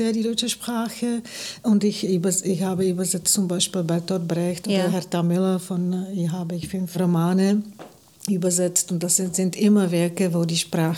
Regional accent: Prague, Czechia; German is a second language; Na, ich stamme aus Prag

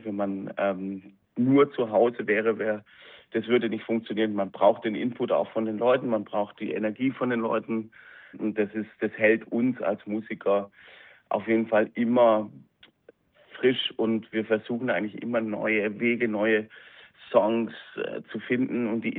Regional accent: West Germany, Germany; ich überhaupt als Wessi überhaupt nicht so auf dem Schirm hatte

